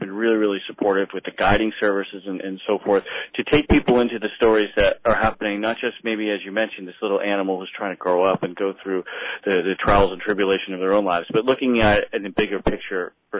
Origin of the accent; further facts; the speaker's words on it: Maine, United States; I'm originally from Maine, and I've been to Alaska myself a couple times now.